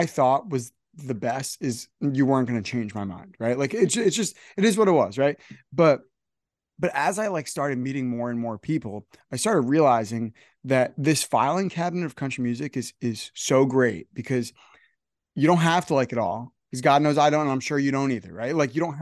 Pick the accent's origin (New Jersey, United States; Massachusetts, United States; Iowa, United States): New Jersey, United States; I'm from New Jersey and like, I know a bunch of people that live there now.